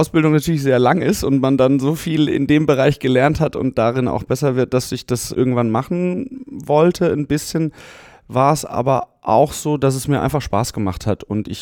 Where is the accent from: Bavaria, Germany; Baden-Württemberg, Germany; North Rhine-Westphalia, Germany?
Baden-Württemberg, Germany; Heidelberg; now in Hamburg, Germany; In Hamburg. Ich komme eigentlich aus Heidelberg, aber bin zum Studium nach Hamburg gezogen und habe dann hier studiert.